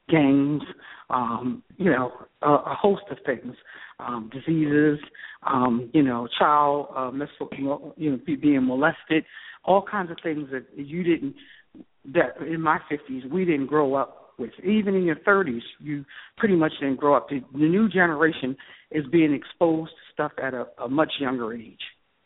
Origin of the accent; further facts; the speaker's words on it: New Jersey, United States; I'm Christy's friend, and I called last week, and I'm from New Jersey.